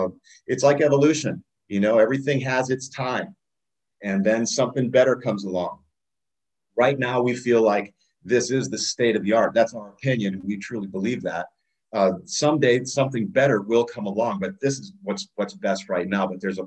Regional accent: Akron, Ohio, United States; Dylan is an incoming freshman who is from my hometown of Akron, Ohio, and that's how I met him.

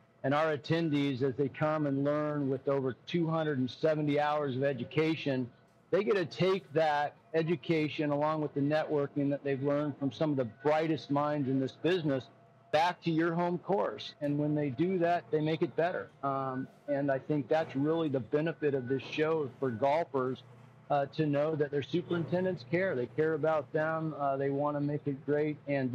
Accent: Arizona, United States; I grew up in Arizona, and it's a hot place.

